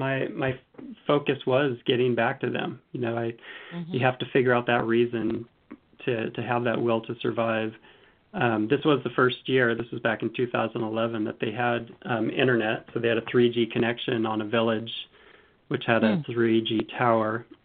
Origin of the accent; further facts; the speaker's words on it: Oregon, United States; I grew up in Southern Oregon and lived in the mountains.